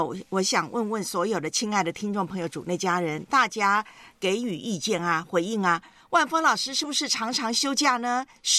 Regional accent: Taiwan; now in Hong Kong; 在我的老家台湾呢

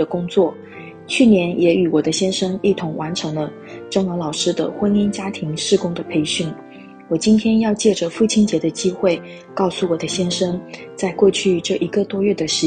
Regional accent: Dallas, Texas, United States; 我是来自德州达拉斯的

